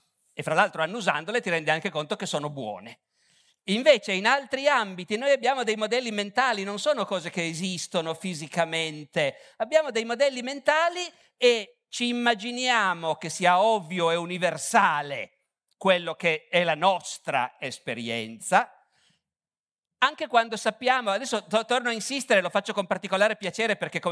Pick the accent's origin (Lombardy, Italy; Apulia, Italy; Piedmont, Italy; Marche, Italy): Piedmont, Italy; Turin; born there; quando io sono nato a Torino nel 1959 c'era già qualche pizzeria